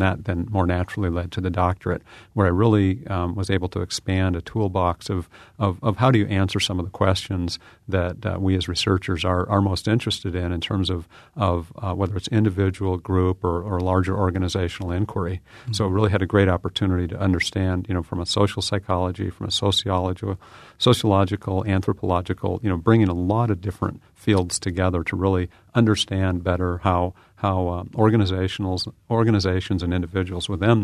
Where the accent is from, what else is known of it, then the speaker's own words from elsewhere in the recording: Ellensburg, Washington, United States; I grew up in Washington State, central Washington, a small town called Ellensburg.